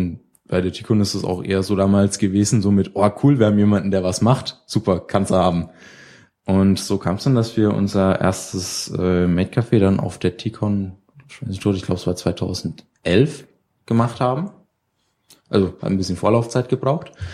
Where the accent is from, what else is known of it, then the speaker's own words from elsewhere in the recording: Bavaria, Germany; Ja, also ich komme aus der Nähe von Würzburg, ein kleines Dorf irgendwo in den hintersten Winkeln des Main-Spessarts.